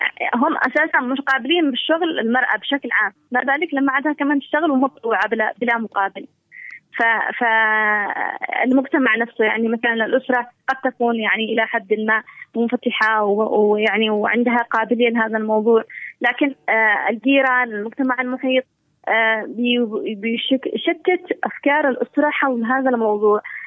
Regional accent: Yemen; أنا كمرأة يمنية موجودة في المجتمع اليمني،

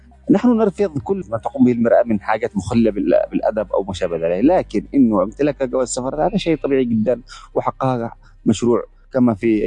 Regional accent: Yemen; لكن للأسف الشديد عندنا في اليمن

